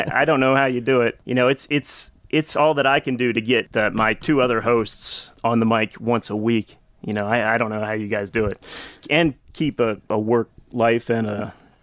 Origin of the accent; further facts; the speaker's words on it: Waynesboro, United States; Me and my best friend Nick Klein, mm-hmm. Who I grew up with back in Waynesboro, and we've just always kind of talked music.